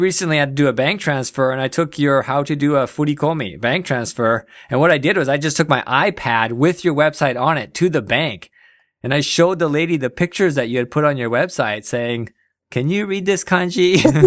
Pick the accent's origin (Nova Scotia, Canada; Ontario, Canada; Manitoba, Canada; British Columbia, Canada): British Columbia, Canada; Vancouver; Because I come from Vancouver as well, and I mean, it barely gets warm there.